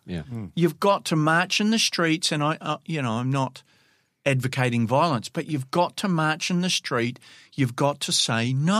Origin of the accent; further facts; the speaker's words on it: New Zealand; I'm a Kiwi.